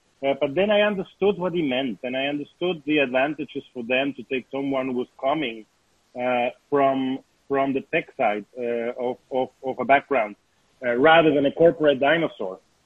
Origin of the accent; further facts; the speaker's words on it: Argentina; also born or lived in Switzerland / Panama / Venezuela; I come from a Swiss family. I was born in Switzerland, but I basically was not raised there. I was raised in Latin America, between Panama, Venezuela, and mostly Argentina. So I lived over 20 years of my life in Latin America. My parents were expats.